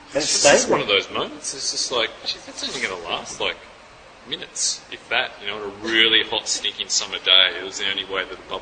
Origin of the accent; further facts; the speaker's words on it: Sydney, New South Wales, Australia; I'm originally from Sydney. Sydney is my home.